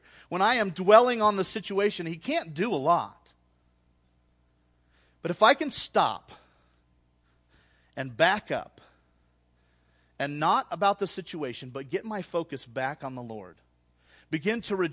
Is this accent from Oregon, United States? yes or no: no; Iowa, United States; also born or lived in Indiana, United States; now in Colorado, United States; before we came to Colorado, we grew up in Iowa where we met and got married. And then we moved to Indiana where I served as an assistant pastor there.